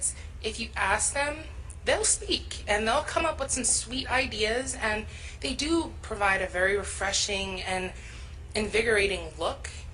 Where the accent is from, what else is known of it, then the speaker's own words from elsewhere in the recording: New York, United States; I'm from New York, and I went to a residential